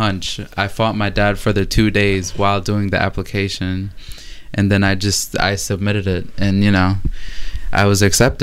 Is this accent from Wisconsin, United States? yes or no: no; Philadelphia, Pennsylvania, United States